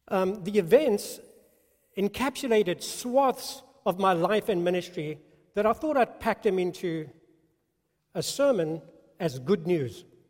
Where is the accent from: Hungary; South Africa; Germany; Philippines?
South Africa; now in United States; Mine's a mongrel, you know? It's kind of like turned into a thousand things since I've been in the States for, I don't know how many years, 30-something years. South African.